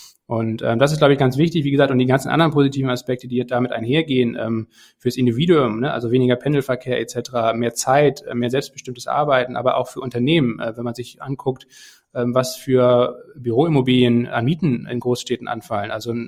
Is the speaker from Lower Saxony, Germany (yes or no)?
no; Kiel, Schleswig-Holstein, Germany; moved away as an adult; Kiel, meine Heimatstadt. Immer wenn ich da jetzt wieder hinkomme regelmäßig, dann hat sich da wieder irgendwas getan und das ist kein Vergleich mehr, diese Stadt, wie vor 12 Jahren, als ich dort fürs Studium dann weggezogen bin.